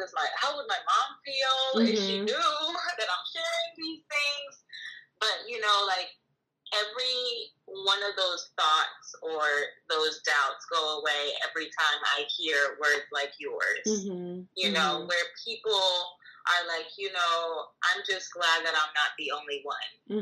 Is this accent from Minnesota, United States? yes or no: no; Rhode Island, United States; also born or lived in New York; I was born in New York and we lived in Rhode Island, and like there was no United States at home. It was Dominican Republic. We spoke Spanish.